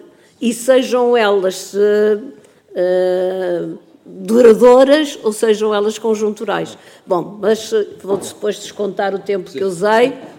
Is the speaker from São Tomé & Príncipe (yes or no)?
no; Portugal; eu, como portuguesa, como cidadã, como contribuinte